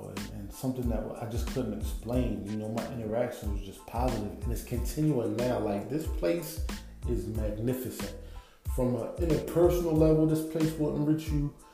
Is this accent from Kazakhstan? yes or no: no; Philadelphia, Pennsylvania, United States; October 5th, 2018, I moved from Jersey back to my hometown, Philly.